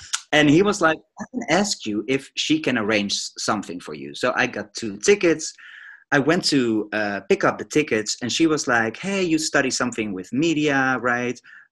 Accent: the south, Netherlands; It was in the south of Holland. And my parents were quite Catholic, very strict Catholic, yes. And kind of old-fashioned and on a farm.

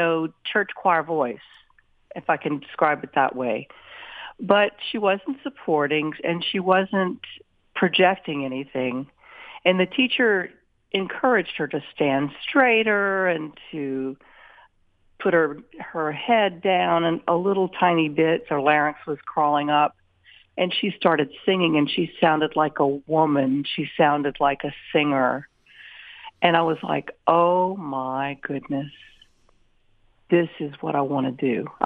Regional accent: Houma, Louisiana, United States; born there; I was born in Houma, Louisiana, which is about 60 miles southwest of New Orleans, and it's in the heart of Cajun country.

